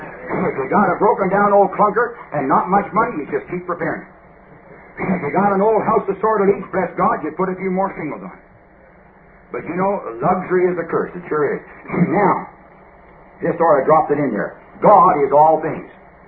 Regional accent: Canada; being a Canadian, very conservative

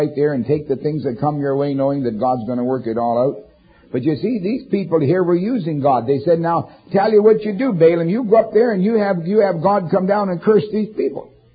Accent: Canada; I don't know too much about tares and wheat, but I came from Canada where they have wild oats.

